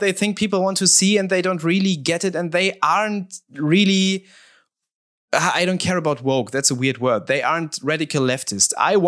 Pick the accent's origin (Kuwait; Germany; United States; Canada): Germany; I'm from Germany.